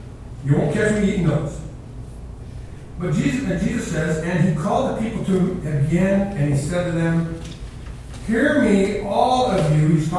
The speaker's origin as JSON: {"language": "English", "region": "Oregon", "country": "United States", "tie": "born or raised there", "said": "Listen, I grew up on the Oregon coast. My dad was a fisherman."}